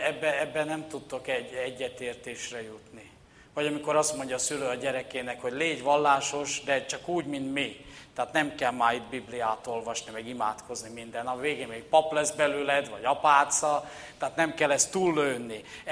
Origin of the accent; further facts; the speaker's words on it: Slovakia; én Krisztus követő, keresztény vagyok, és magyar is vagyok, sőt, szlovákiai magyar vagyok